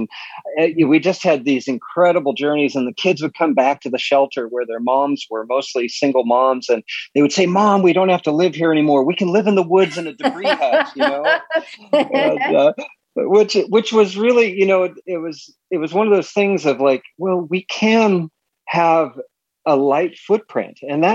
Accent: Pasadena, California, United States; born there; I was born in Pasadena in the mid 60s

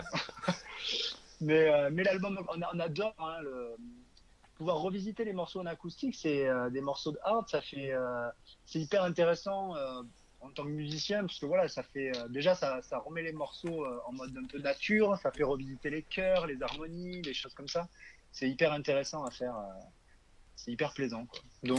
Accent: Grand Est, France; On est des Ardos jusqu'au bout.

